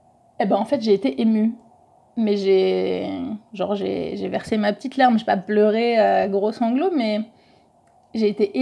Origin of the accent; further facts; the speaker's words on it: Grand Est, France; also born or lived in Paris; on en a eu marre de Paris parce qu'on n'est pas originaire de Paris ni l'un ni l'autre en fait. Moi je suis originaire des Ardennes